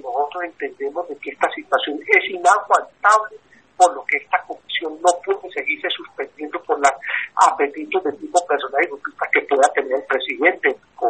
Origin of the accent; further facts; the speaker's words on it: Colombia; como sociedad, como colombianos